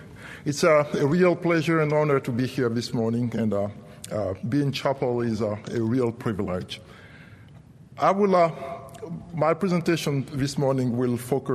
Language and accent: English; Côte d’Ivoire; I was born and raised in the Ivory Coast, West Africa, and like most of the children of my age, I grew up in the ancestral tradition of Africa